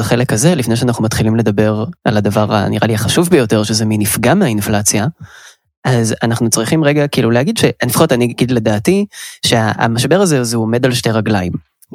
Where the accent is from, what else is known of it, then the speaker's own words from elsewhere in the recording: Haifa, Haifa District, Israel; אבל אני חיפאי, אז לא גידלתי אף פעם